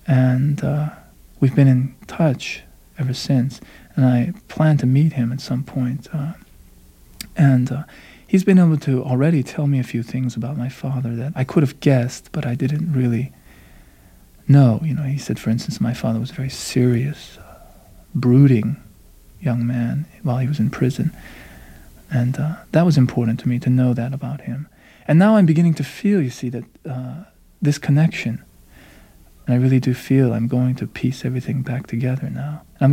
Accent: Pennsylvania, United States; growing up in Western Pennsylvania in a mill town. You know, I would walk to school and the steel mills would be there belching smoke

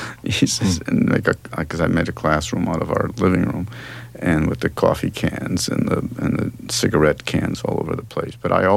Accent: Los Angeles, California, United States; And I grew up in Los Angeles, studying a lot every day, and winding up at the enrolled at the Los Angeles Conservatory of Music

